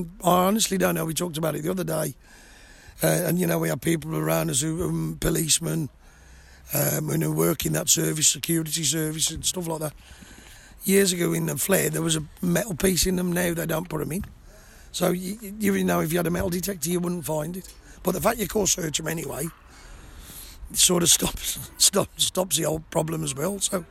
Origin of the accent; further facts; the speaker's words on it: Stourbridge, West Midlands, United Kingdom; born there; But I was born in Starbridge and I'm a Starbridge fan and I was here first.